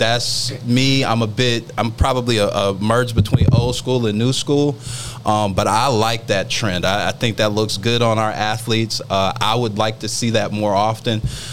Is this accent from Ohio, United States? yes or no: no; Tuskegee, Alabama, United States; born there; So originally born in Tuskegee, Alabama. I'll just leave it there. Tuskegee, Alabama.